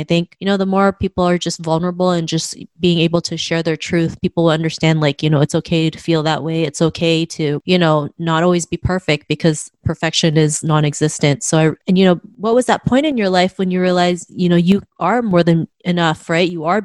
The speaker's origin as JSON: {"language": "English", "country": "Canada", "tie": "born or raised there", "said": "growing up in Canada"}